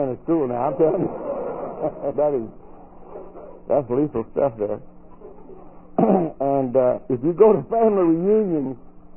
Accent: Alabama, United States; See, I'm from Alabama. I can afford to take a cheap shot.

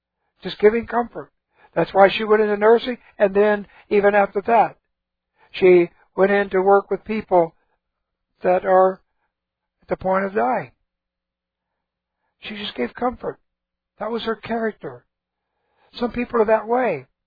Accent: California, United States; born there; First birth, I was born in California.

